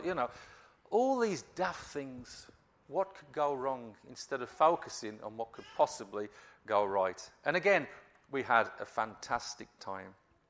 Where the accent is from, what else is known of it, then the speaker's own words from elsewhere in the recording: Wolverhampton, West Midlands, United Kingdom; I'm from Wolverhampton. You've probably noticed. And I support Wolves.